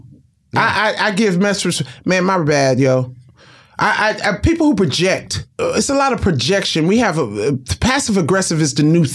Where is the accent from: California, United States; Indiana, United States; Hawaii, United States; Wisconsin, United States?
California, United States; Compton; Because I'm from Compton.